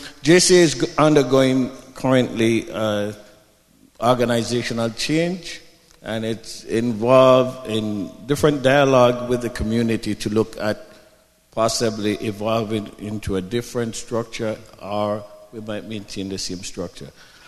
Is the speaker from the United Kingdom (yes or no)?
no; Jamaica; now in Canada; When I came from Jamaica